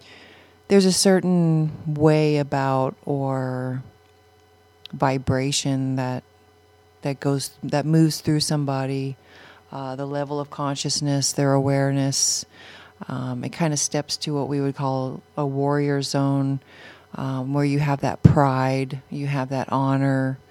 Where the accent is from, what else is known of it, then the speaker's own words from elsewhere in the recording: California, United States; I come from the North County, California.